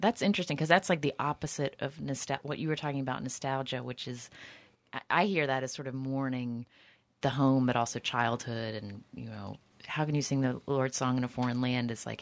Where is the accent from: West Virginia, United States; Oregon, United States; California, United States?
West Virginia, United States; Charleston; now in New York, United States; What I often say is, I'm from West Virginia. Where are you from in West Virginia? I'm from Charleston. I'm from the city.